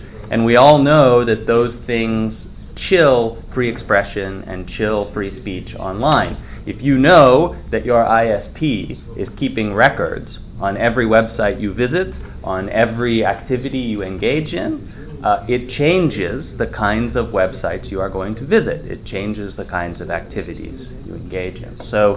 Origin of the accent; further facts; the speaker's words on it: United States; It is quite strange to me, as an American